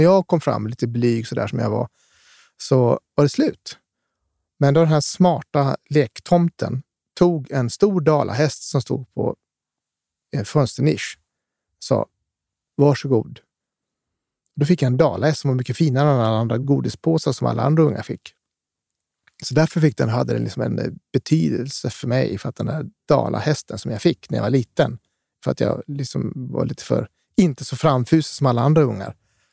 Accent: Skellefteå, Västerbotten County, Sweden; jag växte upp i Skellefteå

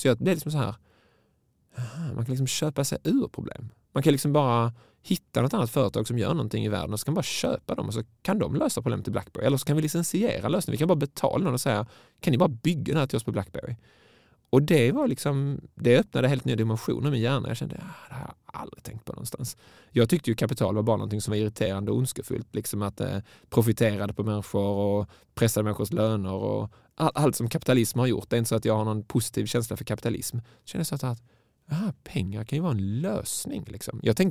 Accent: Malmö, Skåne, Sweden; Jag är från Malmö

